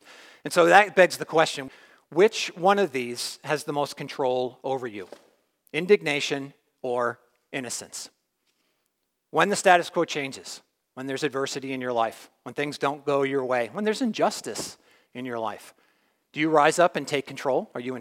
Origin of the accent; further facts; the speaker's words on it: New Jersey, United States; I remember growing up in Jersey, we used to go to Yankee Stadium as a kid